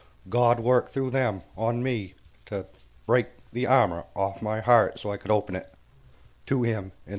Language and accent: English; Maine, United States; alcoholic. I'm from Maine.